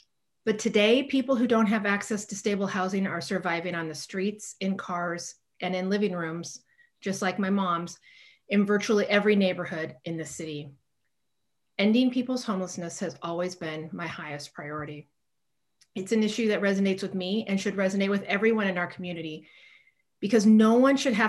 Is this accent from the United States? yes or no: yes; Portland, Oregon, United States; I grew up here in Portland, and I remember as a little girl meeting people experiencing homelessness at my very own breakfast table